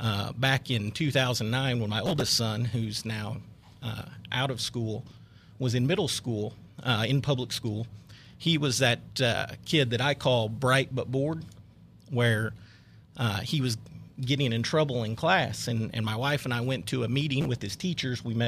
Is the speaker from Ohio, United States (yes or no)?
no; Newkirk, Oklahoma, United States; I'm from Oklahoma originally. Actually grew up in a small farming town in north central Oklahoma, Newkirk, by Ponca City.